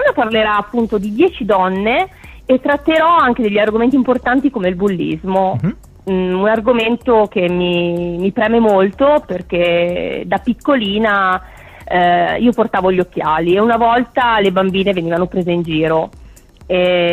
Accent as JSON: {"language": "Italian", "town": "Carrara", "region": "Tuscany", "country": "Italy", "said": "non so se ti ricordi, io sono di Carrara."}